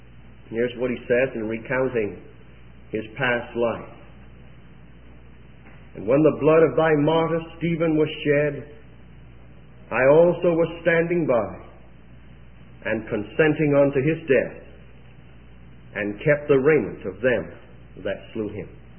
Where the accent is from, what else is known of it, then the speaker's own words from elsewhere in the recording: Bahamas; It has been mentioned that I'm from the Bahamas, and the Bahamas is just east of the Florida coast. I live up on a little island about 200 miles east of Miami or Fort Lauderdale, whichever way you want to go. And the island is very small